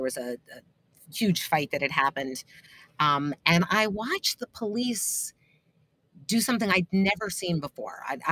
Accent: New York City, New York, United States; I guess I'm from New York City, I'm used to NYPD

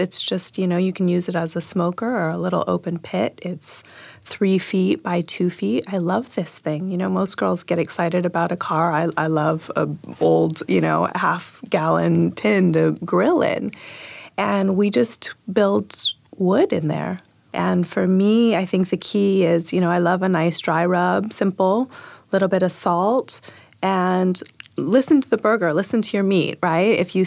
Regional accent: Hawaii, United States; moved away; I'm a mutt, mostly. But yes, I was born and raised on the Big Island of Hawaii.

